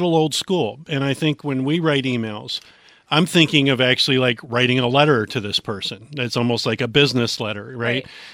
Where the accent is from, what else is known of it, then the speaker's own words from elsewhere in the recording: East Coast, United States; Now that's my age talking and growing up on the East Coast, maybe being a little bit more formal to begin